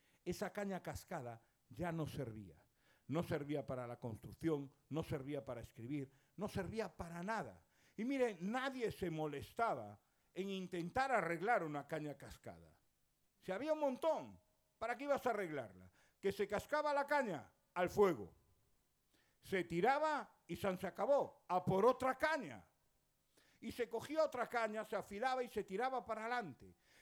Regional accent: Galicia, Spain; Yo que soy gallego de toda la vida, soy made in Galicia

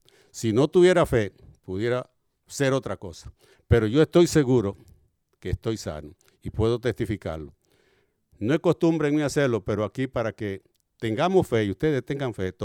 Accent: Santo Domingo, Distrito Nacional, Dominican Republic; Yo soy médico, excúsenme la inmodestia. Soy de Santo Domingo. Soy cristiano desde hace más de 13 años.

